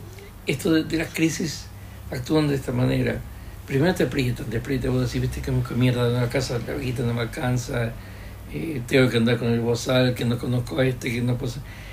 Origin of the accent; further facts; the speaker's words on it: Uruguay; Te lo digo desde Uruguay, siendo uruguayo. Pues yo vine en el 78